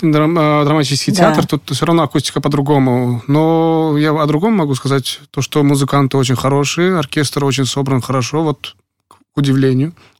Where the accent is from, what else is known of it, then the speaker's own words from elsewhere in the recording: Uzbekistan; я сам из Узбекистана, и там тоже вот горы, тоже я в деревне рос